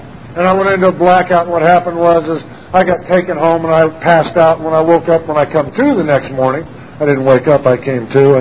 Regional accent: Danville, Illinois, United States; born there; I was born in Danville, Illinois.

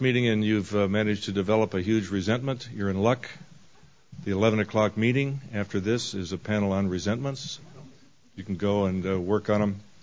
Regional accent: United States; they immediately realize that I'm American, I do not speak Norwegian, and they switch the meeting to English.

